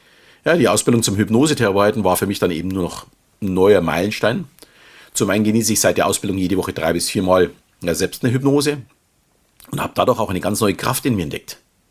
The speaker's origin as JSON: {"language": "German", "town": "Munich", "region": "Bavaria", "country": "Germany", "tie": "born or raised there", "said": "fühle mich, auch wenn ich mittlerweile mit meiner Familie etwas außerhalb wohne, noch immer als echter Münchner. Schließlich bin ich geboren und aufgewachsen in der bayerischen Landeshauptstadt. Und auch beruflich bin ich immer in meiner Heimat geblieben."}